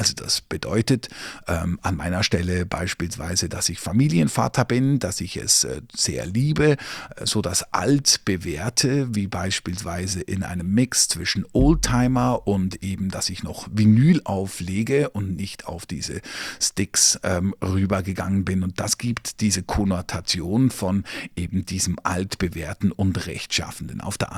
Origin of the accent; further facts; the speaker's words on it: Zurich, Switzerland; ich komme aus Zürich, habe hier lange beim Radio gearbeitet